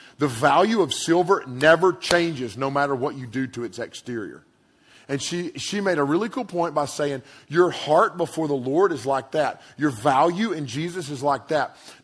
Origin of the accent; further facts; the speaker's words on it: United States; as an American, what's very, emotional to me, coming from a family with a military lineage and people that were wounded in combat